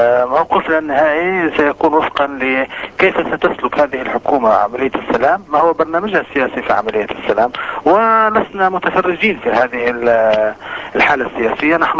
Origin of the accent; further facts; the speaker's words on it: Palestine; لن نسمح كفلسطينيين على الإطلاق